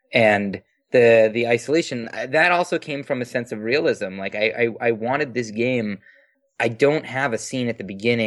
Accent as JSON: {"language": "English", "town": "Boston", "region": "Massachusetts", "country": "United States", "said": "I am a New England Patriots fan because I am from Boston."}